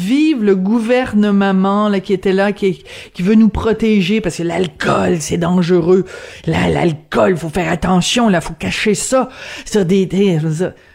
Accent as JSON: {"language": "French", "town": "Bordeaux", "region": "Nouvelle-Aquitaine", "country": "France", "tie": "born there", "said": "c'est pas pour rien que je suis né en France. Puis où est-ce que je suis né en France? À Bordeaux."}